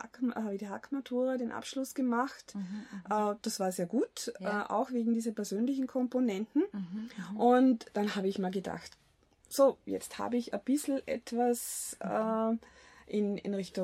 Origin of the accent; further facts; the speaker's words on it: Lower Austria, Austria; Ich bin am Land aufgewachsen, also in Niederösterreich.